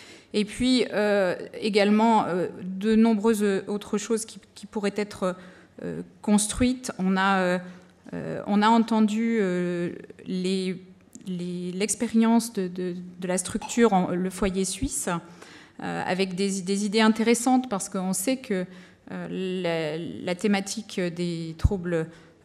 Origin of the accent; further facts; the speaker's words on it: France; Et en France, puisque je viens de France